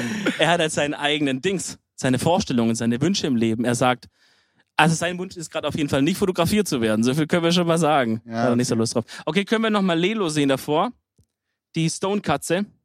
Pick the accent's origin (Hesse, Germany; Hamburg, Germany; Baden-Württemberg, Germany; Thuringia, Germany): Baden-Württemberg, Germany; Weil als Schwabe ist man auch immer Handwerker.